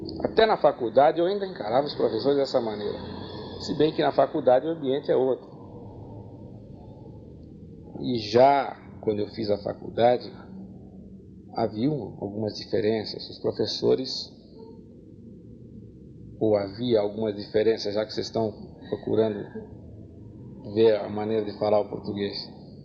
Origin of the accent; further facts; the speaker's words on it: São Paulo, Brazil; Eu sou paulistano, nascido no bairro do Pari.